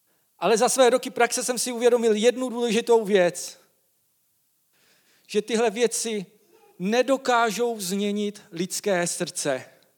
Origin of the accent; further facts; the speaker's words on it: Vikýřovice, Olomouc Region, Czechia; a jsem tady jeden ze starších, z vedoucích tady na kostele a přistěhoval jsem se pár let zpátky, jsem ze Šumperka, z Vikýřovic